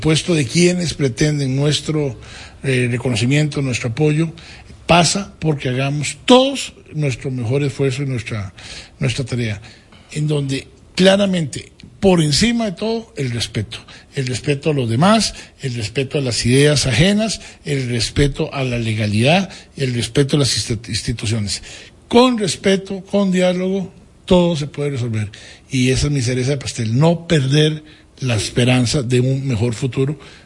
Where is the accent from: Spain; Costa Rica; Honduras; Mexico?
Costa Rica; La cereza del pastel es Costa Rica y somos los costarricenses.